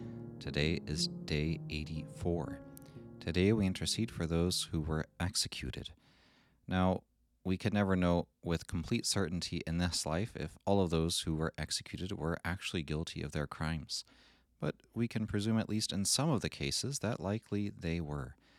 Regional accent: Texas, United States; I remember when I heard that as a kid, growing up in Texas, where capital punishment still is permitted

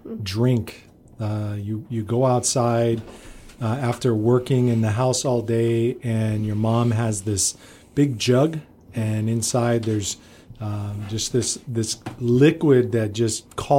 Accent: Florida, United States; I grew up in Florida, and we had these little. I grew up in an orange grove.

